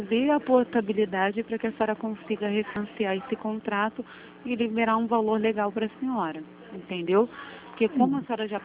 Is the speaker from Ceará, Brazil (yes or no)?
no; Santa Cruz, Rio de Janeiro, Brazil; eu sou daqui da de Santa Cruz, porque eu fico aqui perto da agência mesmo de Santa Cruz, dentro do shopping.